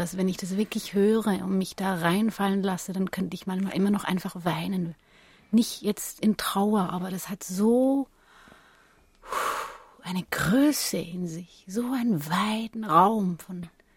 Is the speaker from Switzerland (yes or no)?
yes; Switzerland; als Schweizerin